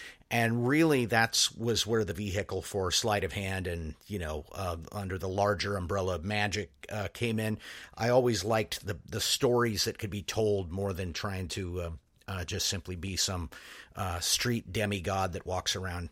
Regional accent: Redding, California, United States; I'm from Redding, California. I've pretty much lived in Northern California my whole life with the exception of military time.

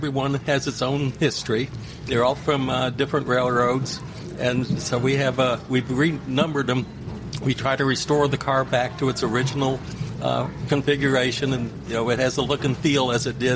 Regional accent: Cleveland, Ohio, United States; And just side note that I grew up in Cleveland

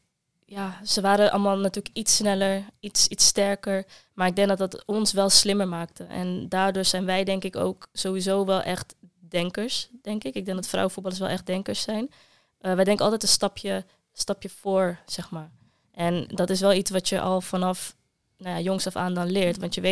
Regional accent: Almere, Flevoland, Netherlands; Nou, ik kwam dan uit Almere, nou, noem maar op.

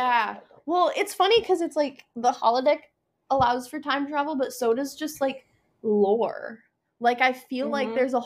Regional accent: New York, United States; As a New Yorker, I want you to tell me what California class city we would be.

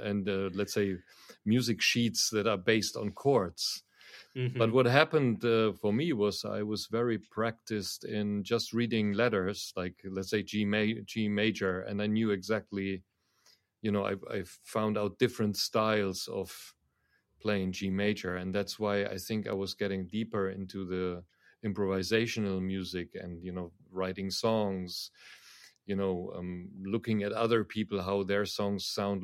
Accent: Düsseldorf, North Rhine-Westphalia, Germany; In my hometown in Düsseldorf

